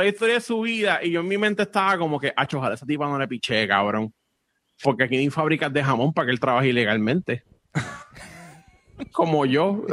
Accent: Puerto Rico; Soy yo como buen puertorriqueño, a las 6:40 fue que yo empecé a salir de mi casa.

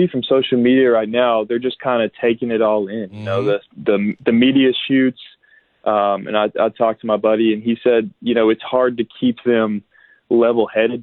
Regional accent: Nashville, Tennessee, United States; growing up in Nashville, you deal with the Vanderbilt Tennessee rivalry your whole life

